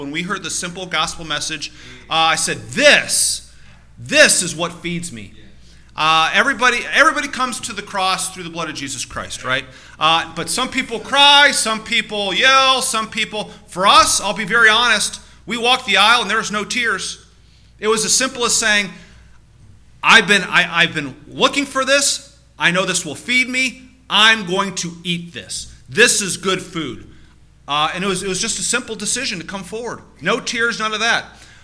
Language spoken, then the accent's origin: English; Cleveland, Ohio, United States; in Cleveland, I love Cleveland, I love my hometown, but it's not a military town, unfortunately.